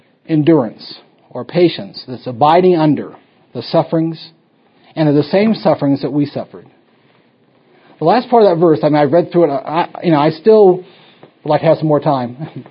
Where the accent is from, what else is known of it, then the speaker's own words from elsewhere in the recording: Miami, Florida, United States; I grew up in Miami, Florida. So I'm sort of in the South and sort of not.